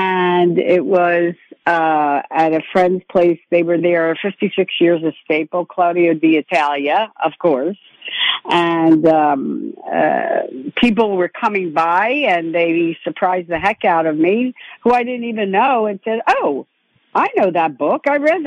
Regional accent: Philadelphia, Pennsylvania, United States; I'm a girl from South Philly. I mean, we don't stop.

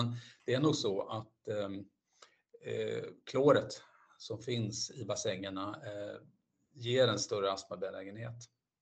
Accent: Falun, Dalarna County, Sweden; När jag växte upp, till exempel i Falun, så var det jättemycket svavel.

